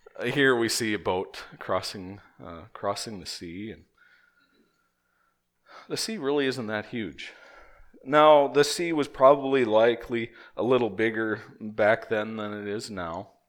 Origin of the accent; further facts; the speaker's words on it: Minnesota, United States; Now I'm from Minnesota, so Red Lake and Mille Lacs Lake, they're really big lakes.